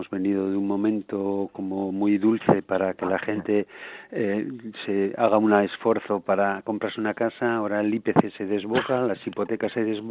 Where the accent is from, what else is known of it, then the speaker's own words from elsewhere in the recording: Bilbao, Basque Country, Spain; que soy del norte, que soy de Bilbao, que quiero ver llover